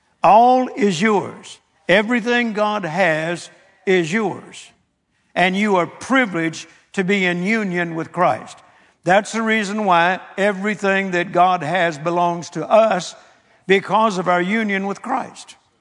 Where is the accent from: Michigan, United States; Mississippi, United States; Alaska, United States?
Mississippi, United States; Vicksburg; born there; See, I inherited that farm that I mentioned this morning where I was born in Vicksburg, Mississippi.